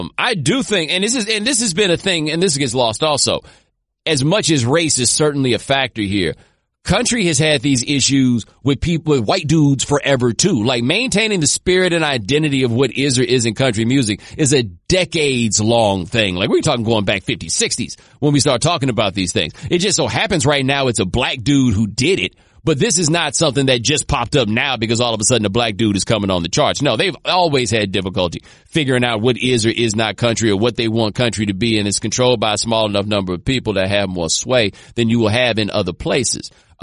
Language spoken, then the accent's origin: English; Texas, United States; It was a big deal, but I'm from Texas, so I don't know if it, like, was it really that way everywhere